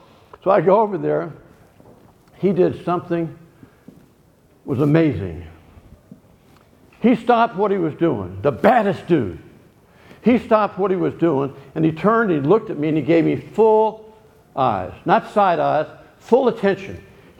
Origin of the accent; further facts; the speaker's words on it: Dallas, Texas, United States; He was from Detroit. I was from Dallas. He was Detroit Lions. I was Dallas Cowboys.